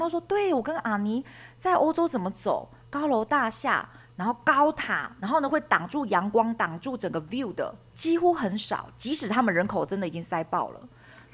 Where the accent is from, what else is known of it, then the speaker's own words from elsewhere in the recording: Taiwan; 因为我觉得我们台湾人真的蛮严谨、蛮认真的